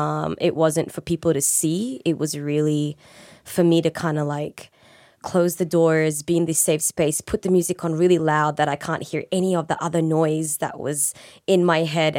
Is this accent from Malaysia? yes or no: yes; Malaysia; as a child growing up in Malaysia, as a mixed child to be exact.